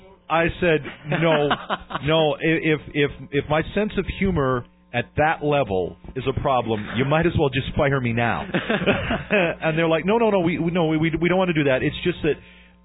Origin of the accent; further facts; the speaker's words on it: Ireland; I'm very fucking Irish, and I was born on St. Patrick's Day.